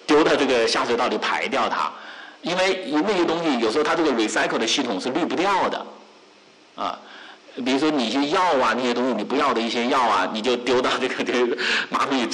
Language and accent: Chinese; China; 我以前我小时候住在这个郊区嘛，中国农村嘛，